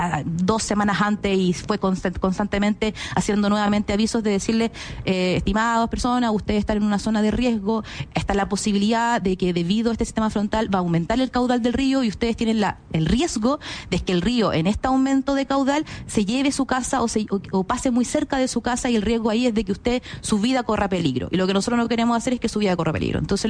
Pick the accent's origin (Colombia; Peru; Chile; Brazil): Chile; Valparaíso; now in Santiago, Chile; mis primeros años siempre fueron en Valparaíso, yo soy porteña, así que le tengo un cariño. Totalmente, estoy completamente enamorada de mi ciudad, y la echo mucho de menos